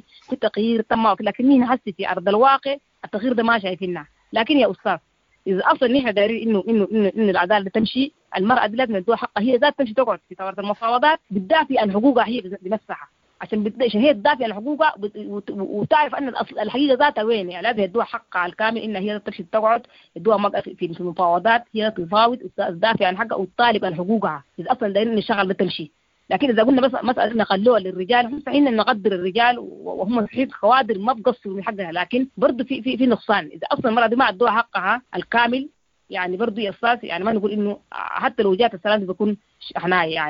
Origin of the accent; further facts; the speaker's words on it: Sudan; مش نحن برضه مرأة مش جزء من السودان، مش نحن سودانيين